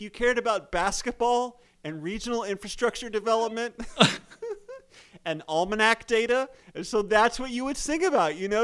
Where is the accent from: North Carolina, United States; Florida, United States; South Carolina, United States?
North Carolina, United States; Chapel Hill; So we grew up in Chapel Hill in Orange County, which is a home of the Research Triangle, which is a very progressive environment relative to North Carolina.